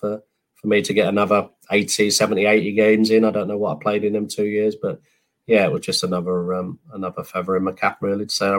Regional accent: London, United Kingdom; moved away as an adult; So yeah, that's when I went from being a Londoner to a Northerner. Now I've been in the North probably 31 years and 29 in London.

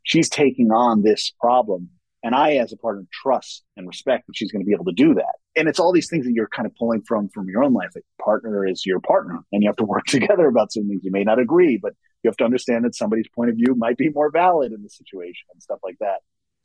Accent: New York, United States; For me, luckily, I was growing up in New York. I was around a lot of people who were Jewish.

